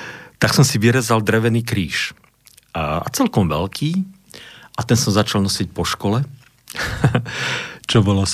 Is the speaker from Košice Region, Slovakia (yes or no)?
yes; Košice, Košice Region, Slovakia; ja som vyrastal v Košiciach, to je takže, ale vyrastal som teda však samozrejme v kresťanskej rodine